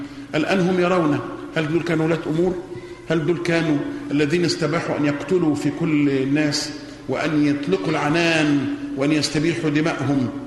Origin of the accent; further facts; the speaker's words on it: Egypt; كمسلمين وليس كمصريين، لأننا مسلمين قبل أن نكون مصريين.